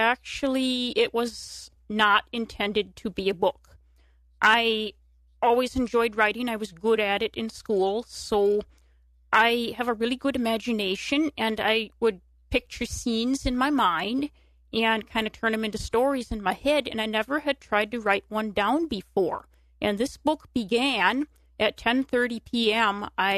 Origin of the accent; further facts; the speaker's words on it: Chippewa Falls, Wisconsin, United States; now in Eau Claire, United States; So I'm from Chippewa Falls, but I live in Eau Claire now. I just turned 35, and I am a Christian